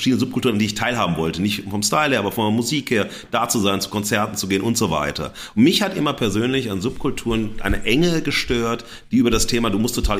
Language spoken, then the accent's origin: German; North Rhine-Westphalia, Germany; ich bin am Niederrhein groß geworden